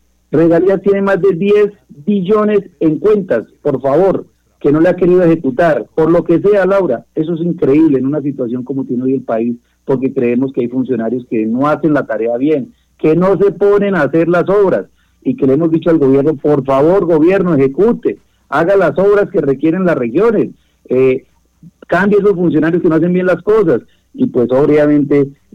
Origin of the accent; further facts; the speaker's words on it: Guaviare, Colombia; con el cariño y el amor por mi tierra, por mi pueblo, por mi Guaviare